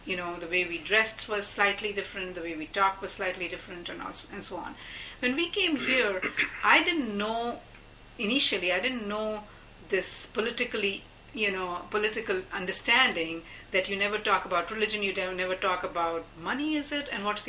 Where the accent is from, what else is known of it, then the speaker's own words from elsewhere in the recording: India; because I grew up as an Indian Muslim, I couldn't really differentiate the two when I was a new Muslim here